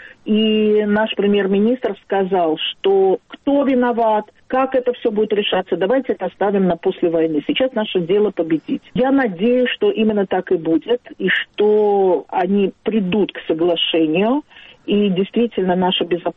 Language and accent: Russian; Baku, Azerbaijan; now in Israel; Я из Баку, да, я из Баку.